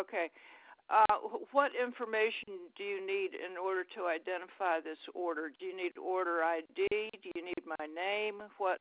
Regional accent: the South, United States; I'm from the South. You got to slow down a little bit.

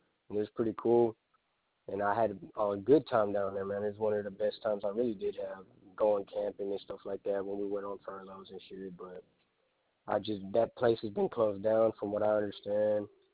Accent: Texas, United States; I'm from Texas, man. That's where I reside at. That's where I'm at.

